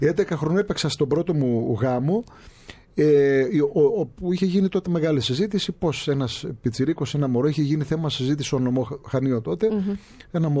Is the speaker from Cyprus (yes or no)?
no; Fones, Crete, Greece; Από Κόρωνα είμαι εγώ, την επαρχία από Κορώνου. Το χωριό μου βέβαια είναι μικρό. Είναι αδικημένο το χωριό μου γιατί είναι... Εγώ λέω ότι δεν το γράφει ο χάρτης. Η αλήθεια είναι. Αλλά εντάξει, Φωνές λέγεται το χωριό μου.